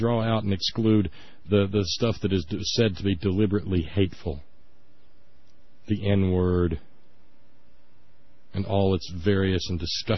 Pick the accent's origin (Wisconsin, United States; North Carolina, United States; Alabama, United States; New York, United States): Alabama, United States; like the dry county that I grew up in Alabama, you're living, sunshine, in a theocracy.